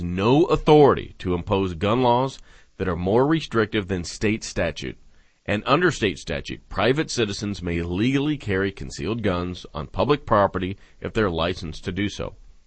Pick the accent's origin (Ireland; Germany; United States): United States; Seattle, Washington; I was born in Seattle. I started growing up just outside of Seattle, one of the suburbs.